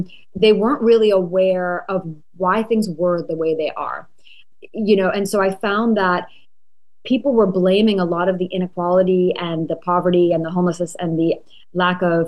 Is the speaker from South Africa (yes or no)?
yes; South Africa; moved away as an adult; also born or lived in Connecticut; now in Los Angeles, United States; I grew up between South Africa and Connecticut. I was born in South Africa. Most of my upbringing was in South Africa. And then I went to college in Connecticut and I've been living in LA ever since.